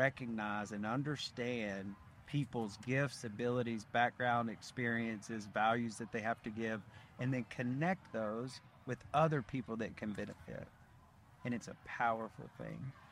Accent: Arkansas, United States; Like, and I think I liked you because I'm from the Delta of Arkansas.

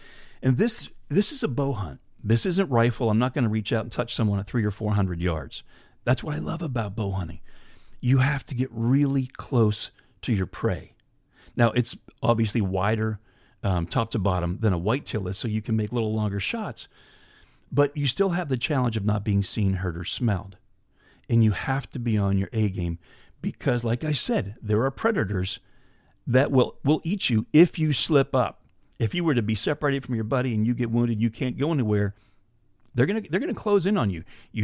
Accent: Pennsylvania, United States; I grew up in Pennsylvania. I was a whitetail hunter, and now I've hunted a lot of places, like I said, from Alaska to Africa.

